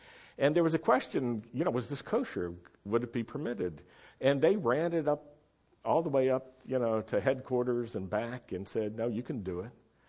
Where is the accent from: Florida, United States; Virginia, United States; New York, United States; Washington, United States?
Virginia, United States; I knew as a Jew growing up in Virginia during that time period what anti-Semitism was like